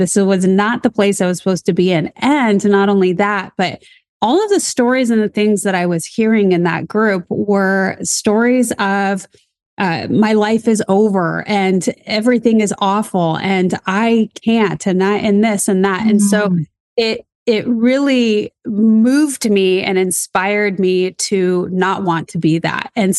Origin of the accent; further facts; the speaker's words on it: Colorado, United States; I grew up in Colorado, so made trips to Denver.